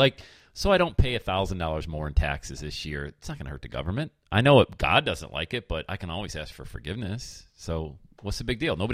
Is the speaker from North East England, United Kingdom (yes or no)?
no; Bradford, Yorkshire and the Humber, United Kingdom; when I was growing up in Bradford, we went to St. Bernard's